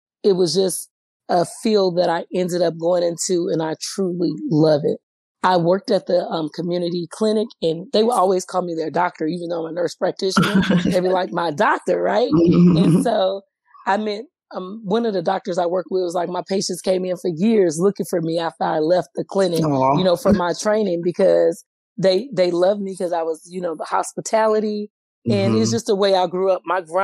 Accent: Mississippi, United States; Now, mind you, I'm from Mississippi, white and black, right?

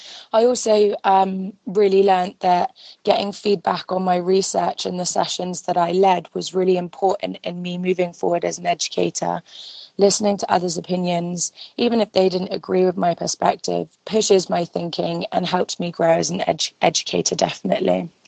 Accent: England, United Kingdom; now in United States; I'm from England and currently in the United States.

